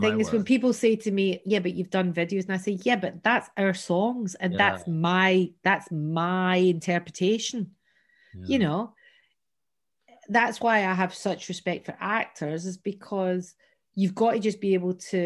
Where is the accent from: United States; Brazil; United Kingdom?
United Kingdom; Glasgow, Scotland; also born or lived in Loch Lomond; I was this wee scrawny little kid with a name like … growing up in Glasgow. It was literally like, let's just pile a whole load more on here, you know. And my parents moved from Glasgow out to Loch Lomond